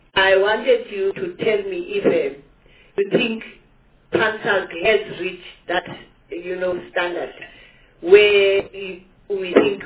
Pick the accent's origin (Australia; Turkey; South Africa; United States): South Africa; Johannesburg, Gauteng; Yeah, I am from Johannesburg.